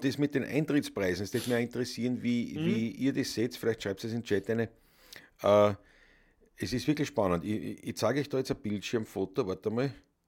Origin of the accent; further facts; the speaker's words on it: Austria; Wir sind Österreicher